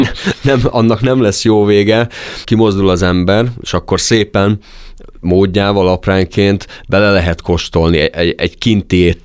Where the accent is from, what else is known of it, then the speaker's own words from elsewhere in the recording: Hungary; itt Budapesten